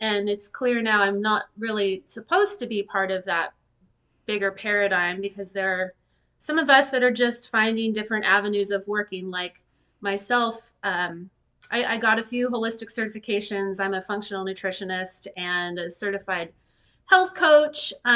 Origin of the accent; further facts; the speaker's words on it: Seattle, Washington, United States; I hail from the Seattle area, actually, as both of you